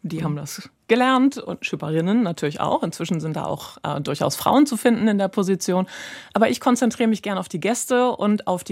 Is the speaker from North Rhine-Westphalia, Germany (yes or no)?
no; Schleswig-Holstein, Germany; Ja, so ein bisschen mit Wind und Regen groß geworden.